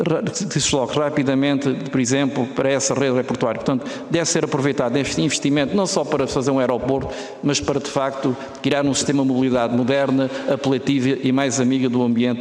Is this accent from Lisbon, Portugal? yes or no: no; Setúbal, Portugal; eu como sou do Distrito de Setúbal, como o Francisco Ferreira